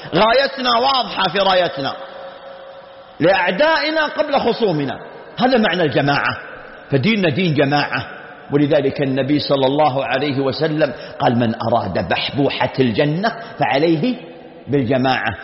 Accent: Saudi Arabia

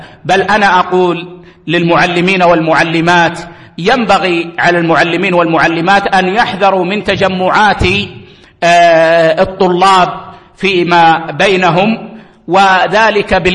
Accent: Saudi Arabia; عندنا في السعودية

